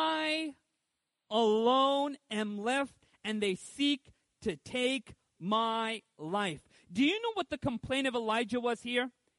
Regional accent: California, United States; I grew up in Southern California. You want to know the biggest animals in Southern California? Chihuahuas? And pigeons. Those are the biggest animals. That's what we have in Orange County.

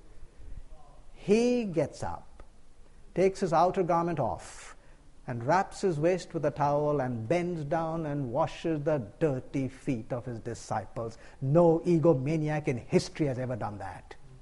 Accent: India; I come from the East, India. We have a tradition there.

